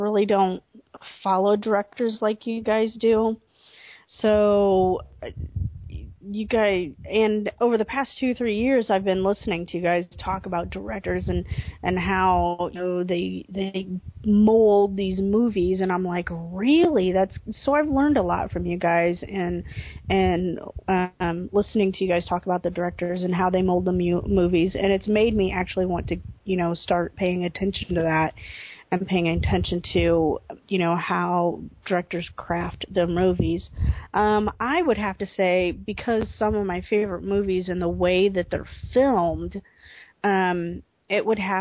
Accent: Germany; Plus, my dad made race cars when I grew up in Germany.

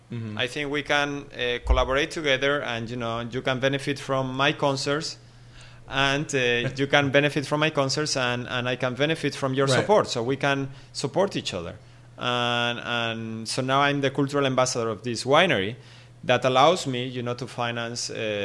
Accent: La Rioja, Spain; English is a second language; You know, I'm from Rioja in Spain, and it's famous for its wines. And there are so many wineries.

